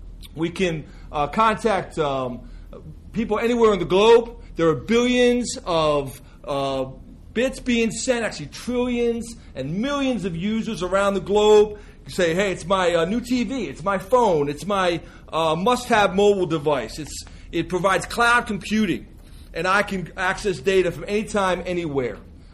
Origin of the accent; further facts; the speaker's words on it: Michigan, United States; And actually, I'm from Michigan, so I'm used to the snow and the cold weather.